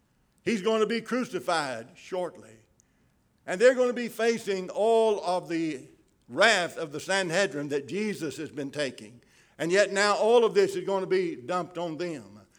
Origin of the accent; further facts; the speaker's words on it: Pumpkin Center, Mississippi, United States; I'm from Pumpkin Center, Mississippi. So I say quitting, okay?